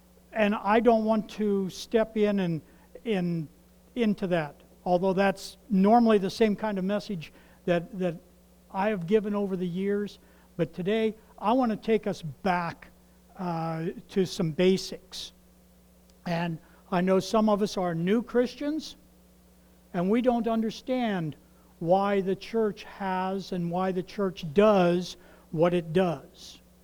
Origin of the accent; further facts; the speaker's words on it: Ohio, United States; Remember, I'm from Ohio. And we talk kind of slow.